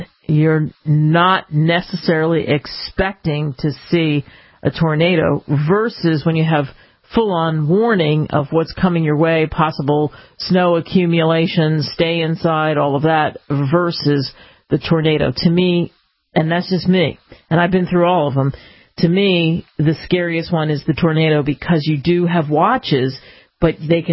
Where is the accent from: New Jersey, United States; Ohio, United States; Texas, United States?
New Jersey, United States; Cherry Hill; I grew up in Cherry Hill, New Jersey, 16 inches of snow. I don't think in my childhood we ever had 16 inches.